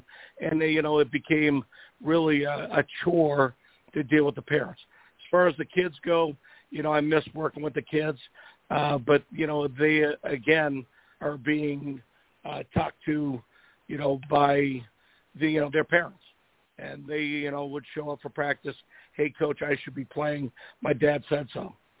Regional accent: New England, United States; I grew up in New England, so I was able to see whoever came to Boston.

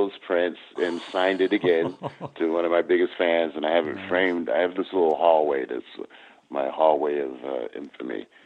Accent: Hartford, Connecticut, United States; Yeah, I grew up in Hartford, Connecticut

